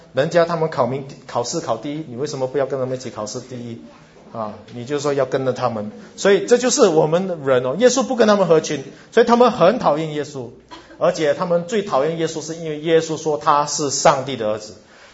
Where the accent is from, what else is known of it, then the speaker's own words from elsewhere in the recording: Singapore; 我们新加坡人有当过兵，有做过警察的